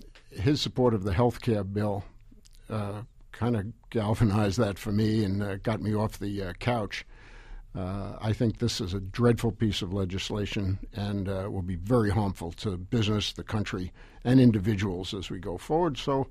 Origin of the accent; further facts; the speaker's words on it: Woodhaven, New York, United States; also born or lived in Richmond Hill; now in Rockaway Point, United States; Currently, I live in Rockaway Point, but I've been in the 9th CD my entire life. I grew up in Woodhaven and Richmond Hill, raised my family in Richmond Hill.